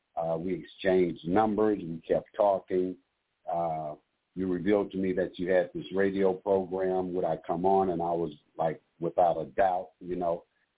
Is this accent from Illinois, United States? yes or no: yes; Chicago, Illinois, United States; We were out in Los Angeles. I'm from Chicago.